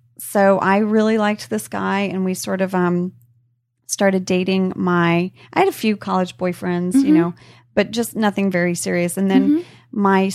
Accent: Indonesia; I just didn't have any of that growing up in Indonesia.

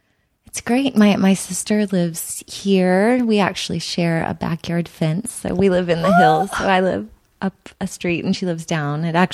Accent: Dallas, Texas, United States; I'm from Dallas.

